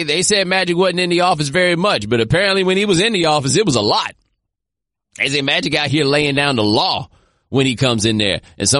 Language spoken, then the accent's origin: English; Texas, United States; Like, I'm from Texas. Texas don't give a damn what they do in Louisiana, right?